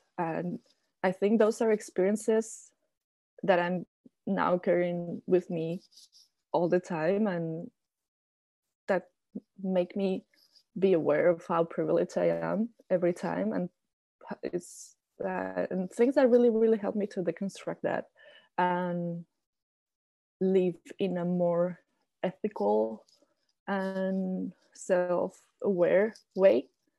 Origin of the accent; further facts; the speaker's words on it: Spain; I'm white, even though I'm from Spain and people can be xenophobic against Spanish people. I can pass as a German person.